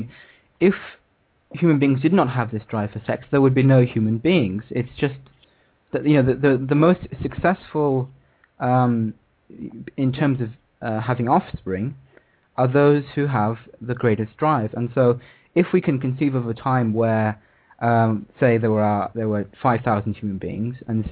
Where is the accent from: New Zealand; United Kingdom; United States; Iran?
United Kingdom; I'm actually British, I'm sure you can tell